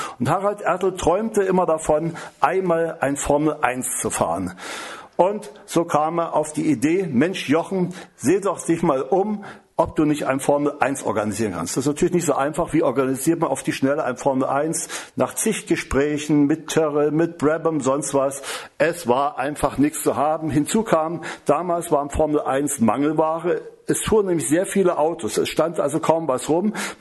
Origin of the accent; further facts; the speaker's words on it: Bad Neuenahr, Rhineland-Palatinate, Germany; also born or lived in Schleiz; Habe später meine ganze Gymnasialzeit in Bad Neuenahr unweit des Nürburgrings verbracht.